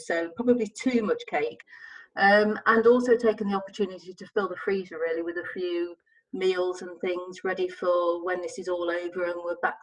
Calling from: West Midlands, United Kingdom; I'm actually sitting in my study at home. Well, I say study, come office, come dumping ground, really, in Staffordshire.

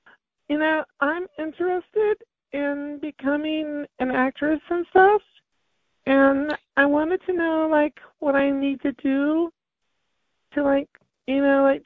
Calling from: San Bernardino, California, United States; San Bernardino. Hi, how are you?

